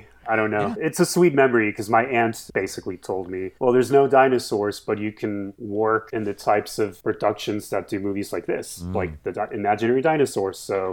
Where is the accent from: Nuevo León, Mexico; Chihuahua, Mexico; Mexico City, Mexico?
Chihuahua, Mexico; Ciudad Juarez; also born or lived in Orlando; now in Los Angeles, United States; I'm from Ciudad Juarez, Mexico, okay, which is right in the border with El Paso, Texas. Nice. So I grew up in Juarez, then lived in Orlando for 3 years, which is where I went to school.